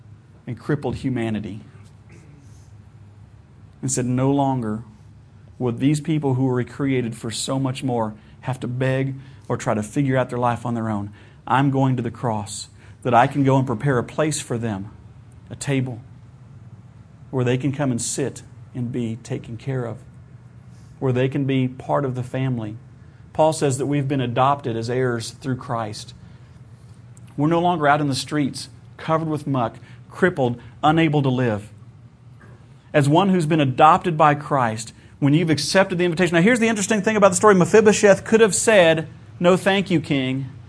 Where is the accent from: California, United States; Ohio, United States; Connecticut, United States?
Ohio, United States; I'm from Ohio, which is about a decade behind the rest of the country.